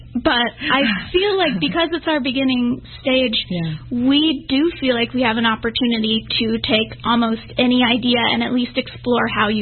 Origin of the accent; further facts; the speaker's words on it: Kansas, United States; I'm from Kansas, so the war on the arts is like it started in Kansas.